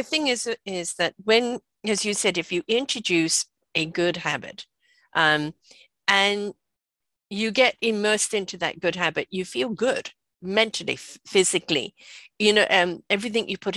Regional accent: United Kingdom; You know, I'm British. My kids were brought up on shepherd's pie.

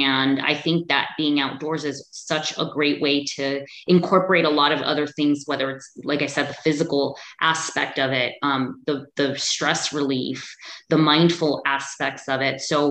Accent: Los Angeles, California, United States; So it's a very popular hike in Los Angeles. Grew up, born and raised in Los Angeles, would go to a lot of parks, not really hike at the time.

